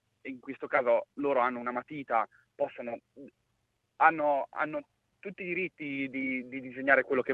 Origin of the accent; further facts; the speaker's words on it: Marche, Italy; Io poi sono marchigiano, quindi.